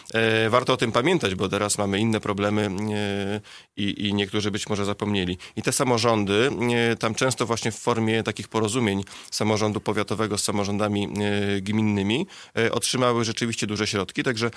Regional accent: Białystok, Podlaskie Voivodeship, Poland; Ja sam jestem białostoczaninem, więc bardzo się cieszę z tego, jak Białystok dostaje środki rządowe czy jakiekolwiek inne.

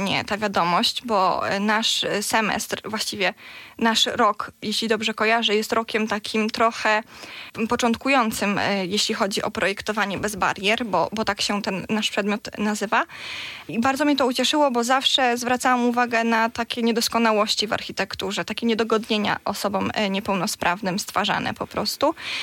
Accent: Goniądz, Podlaskie Voivodeship, Poland; w liceum przyszłam tutaj do Białegostoku, bo nie jestem stąd, pochodzę z małej miejscowości Goniąc, tutaj niedaleko.

